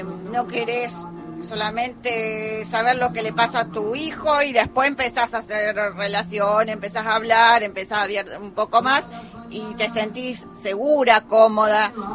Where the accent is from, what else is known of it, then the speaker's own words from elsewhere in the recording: Escobar, Buenos Aires Province, Argentina; No, porque nosotros somos de acá de la provincia, somos de Escobar, entonces íbamos y veníamos todo el tiempo viajando.